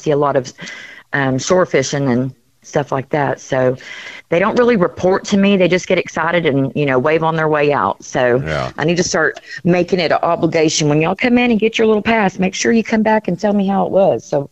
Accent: Deer Park, United States; I want to say I'm from Deer Park, so we had names on our roads. They have numbers here

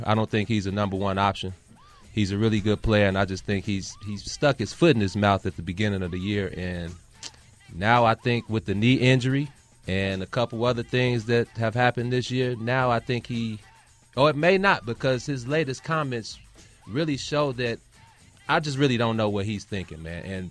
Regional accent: Chicago, Illinois, United States; We're all from the South Side. Well, I'm from the South Side of Chicago.

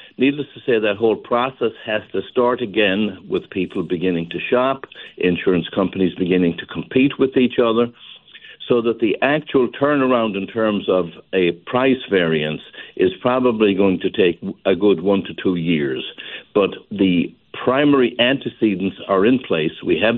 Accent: Ireland; moved away as an adult; now in United States; I've been here since 1971, which will tell you that I am an American at this point. I have been away from Ireland for a very long period of time

